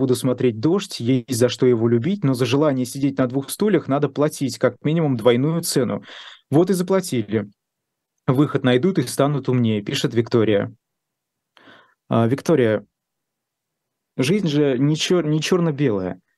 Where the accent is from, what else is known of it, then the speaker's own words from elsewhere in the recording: Ufa, Bashkortostan, Russia; да, что я из Уфы, из Башкирии, у меня нет прописки московской